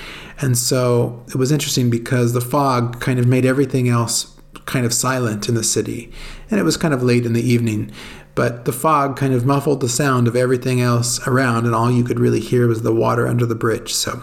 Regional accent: California, United States; When I grew up in California, there would be really, really foggy parts of the winter.

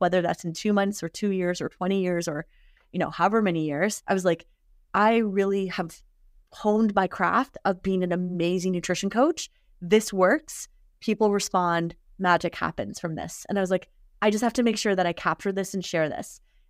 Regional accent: Canada; So we're Canadian, we got loonies.

